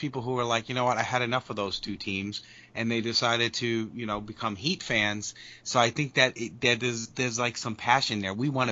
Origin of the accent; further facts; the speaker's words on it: Brooklyn, New York, United States; And obviously, I'm originally from Brooklyn.